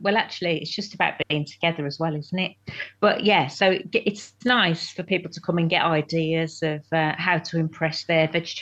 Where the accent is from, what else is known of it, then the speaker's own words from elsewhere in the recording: Wolverhampton, West Midlands, United Kingdom; growing up in Wolverhampton, you know, we had all different cultures